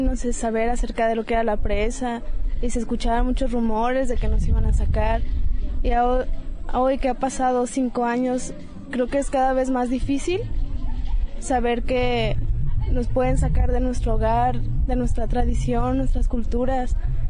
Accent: Temaca, Jalisco, Mexico; que mis nietos conozcan mi pueblo, mis raíces, la casa donde crecí

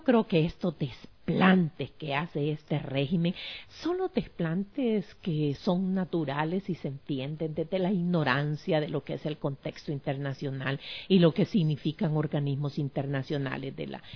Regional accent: Honduras; no solamente ante nosotros como hondureños

